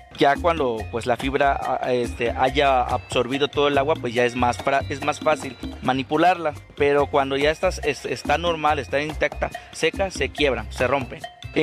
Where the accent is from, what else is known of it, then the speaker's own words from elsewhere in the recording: Tabasco, Mexico; soy artesano de Tabasco y trabajo fibra vegetales